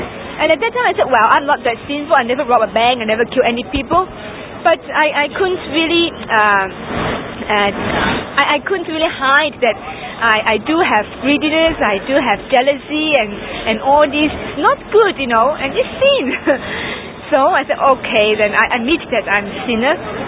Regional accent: Hong Kong; English is a second language; I'm from Hong Kong. And when I was around the age of 15, at that time, I went to an English school to study in Hong Kong, and my English was so poor.

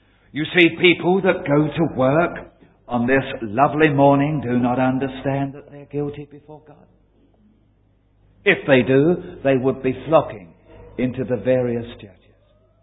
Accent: Bow, London, United Kingdom; Now, I'm a Cockney. I was born in Bow.

